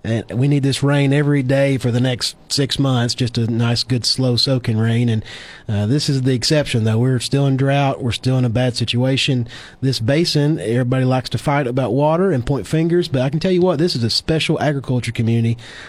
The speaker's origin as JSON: {"language": "English", "region": "Kentucky", "country": "United States", "tie": "born or raised there", "lives_now": "San Luis Obispo, United States", "said": "So I'm born and raised in Kentucky. My wife, Kaya, is from Slo County. She brought me out here about 4 years ago, and we're married and live in San Luis Obispo now."}